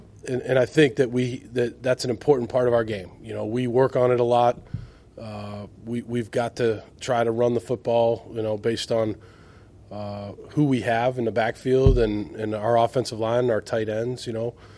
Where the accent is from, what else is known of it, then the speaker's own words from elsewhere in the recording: Boston, Massachusetts, United States; You know, I'm from Boston, so, like, I'm not sure how much those Boston guys want to travel